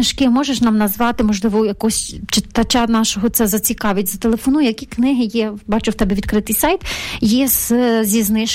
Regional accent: Ternopil, Ternopil Oblast, Ukraine; як я з Тернополя

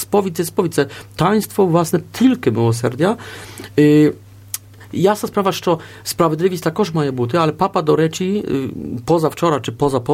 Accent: Poznan, Greater Poland, Poland; в Познані, в моєму рідному місті

